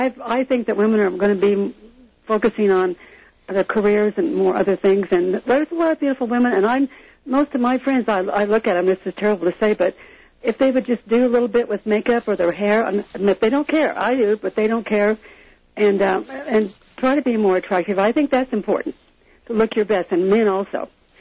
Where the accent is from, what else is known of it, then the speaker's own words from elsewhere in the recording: Kansas, United States; I used to watch them all the time, and I'm from Kansas